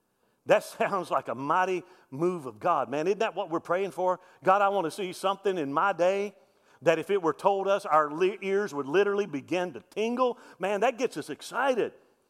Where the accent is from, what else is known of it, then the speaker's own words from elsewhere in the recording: Alabama, United States; And again, I'm from South Alabama, okay?